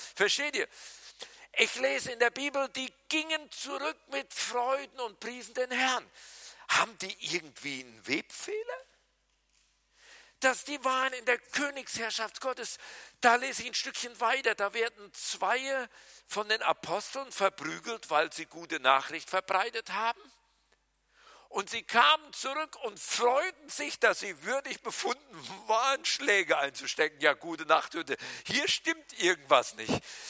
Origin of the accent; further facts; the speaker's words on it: Berlin, Germany; Ich bin ein echter Berliner. Ich kann permanent meckern.